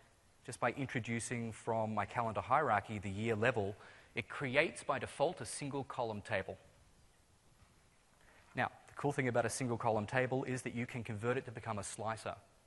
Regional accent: Victoria, Australia; My home state's Victoria

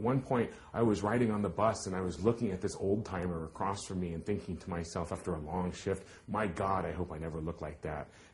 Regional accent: Hawaii, United States; moved away as an adult; also born or lived in Seattle; I grew up in Hawaii, which is a wonderful place, but at the same time, it's a very difficult place to make a living in. And so I left Hawaii. I went to Seattle.

